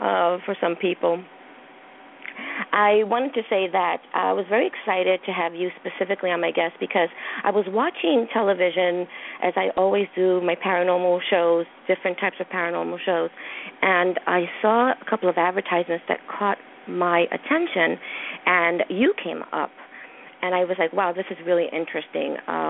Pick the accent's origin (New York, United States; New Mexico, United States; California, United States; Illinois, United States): New York, United States; Bronx; which happens to be my hometown and happens to be a place where incredibly famous and wonderful people were born and raised, the Bronx.